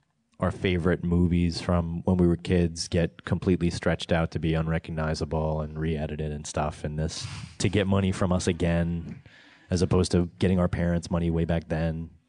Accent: New York, United States; And I'm from New York, but also down

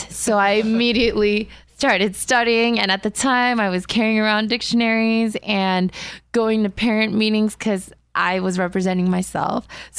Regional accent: Diamond Bar, California, United States; I'm from Diamond Bar. And I've always wanted to be a American pop solo diva. And during my time with … I was lucky enough to come home

